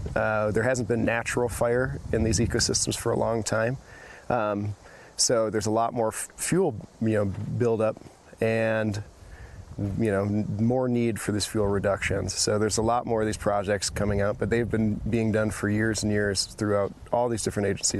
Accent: Michigan, United States; I grew up in Michigan, where there's not as many fires as they have out west.

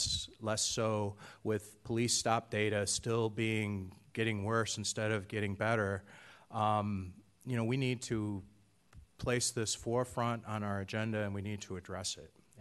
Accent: Michigan, United States; moved away; I'm from Michigan. I'd only lived here in 6 years

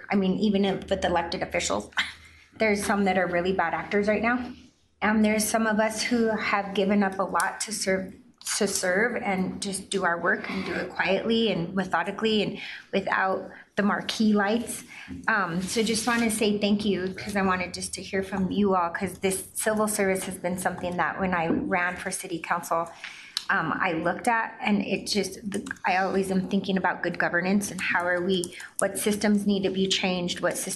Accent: Denver, Colorado, United States; And when we were growing up in Northwest Denver, and I grew up during the summer of violence in Northwest Denver and lost a lot of friends in high school

